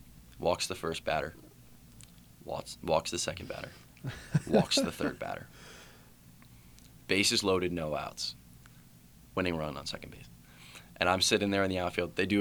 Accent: Somerville, New Jersey, United States; also born or lived in New Brunswick; So I was born in New Brunswick, New Jersey. I was there until I was 4 years old. And after that, I moved to Somerville.

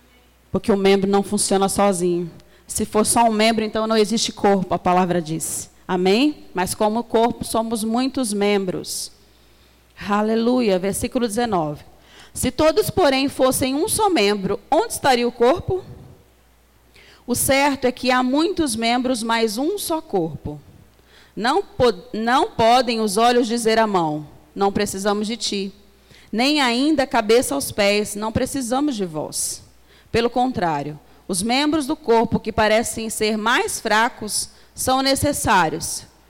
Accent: São Vicente, São Paulo, Brazil; born there; now in Praia Grande, Brazil; Deus, por que o Senhor me trouxe para Praia Grande? Porque eu nasci em São Vicente, sempre amei São Vicente, nunca ia sair de São Vicente.

